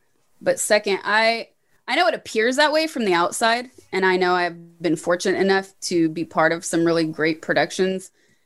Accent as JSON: {"language": "English", "country": "United States", "said": "I've traveled enough to know that, like, I'm fucking American. There's no doubt about it."}